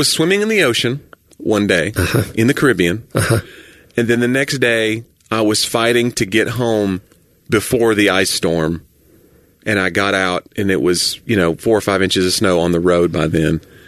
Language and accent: English; Knoxville, Tennessee, United States; When I grew up in Knoxville, there was umbrellas that people would sell.